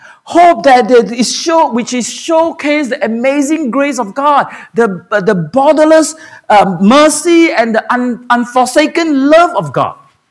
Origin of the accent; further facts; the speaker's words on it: Singapore; moved away as an adult; now in New Zealand; I came from an Asian country. I came from Singapore.